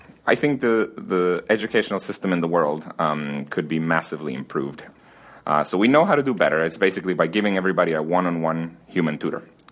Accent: Guatemala; My views on education are very related to where I'm from. I am from Guatemala, which is a very poor country.

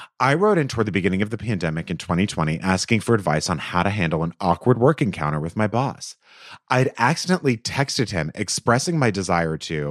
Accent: Houston, Texas, United States; I grew up in Houston, Texas, the second oldest of four kids to deeply devout Catholic parents.

